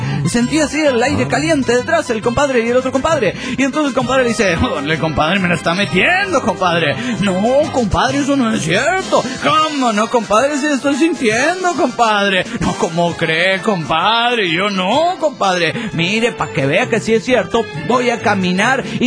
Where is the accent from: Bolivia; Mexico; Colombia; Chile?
Bolivia; Tarija; de Tarija, Bolivia.